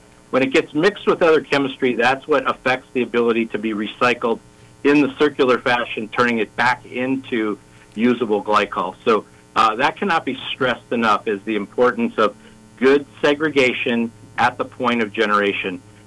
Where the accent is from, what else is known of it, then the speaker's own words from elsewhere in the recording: Alaska, United States; also born or lived in Michigan; I'm a Michigan boy. I was born and raised in Michigan, but I really grew up in Alaska. I've been here 40 years.